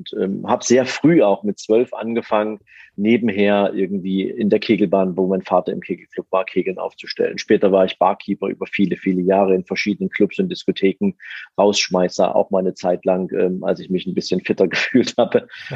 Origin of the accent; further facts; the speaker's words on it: Dresden, Saxony, Germany; ich bin ein Kind der ehemaligen DDR. Also ich bin in Dresden geboren, in Dresden aufgewachsen, lebe auch nach wie vor da, habe hier mein Unternehmen, mein Office.